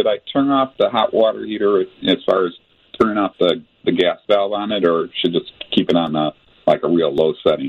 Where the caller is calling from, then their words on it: Palm Beach, Florida, United States; Calling from Palm Beach, Florida.